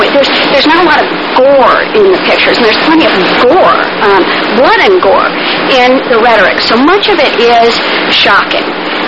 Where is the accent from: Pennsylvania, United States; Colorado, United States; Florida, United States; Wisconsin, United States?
Pennsylvania, United States; Philadelphia; Worse, I'm an Episcopalian from Philadelphia who has no connection to Mormonism, anti-Mormonism, polygamy, anti-polygamy.